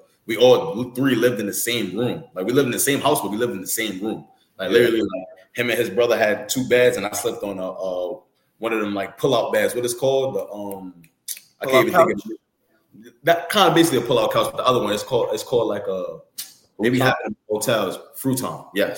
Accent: Harlem, New York, United States; also born or lived in Kingston; You know, I always say I'm from Harlem, but Kingston is a big part of my life too, especially from the high school standpoint.

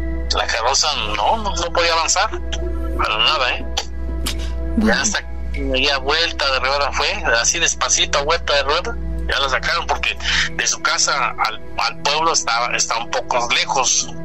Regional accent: Puebla, Mexico; allá en el estado de Puebla, falleció mi mamá en la Ciudad de México. Y de ahí, pues, la trasladé a mi tierra natal.

